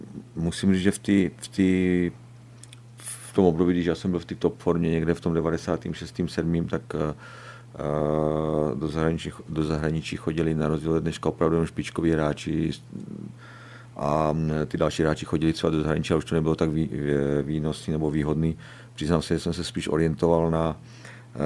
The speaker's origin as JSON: {"language": "Czech", "town": "Bytča", "region": "Žilina Region", "country": "Slovakia", "tie": "born or raised there", "said": "jsem rodák z Bytča, ale jak říkáte, hluboký totalismus, porodnice byla jenom jedna v okresním městě, tak jsem se narodil v Žilině."}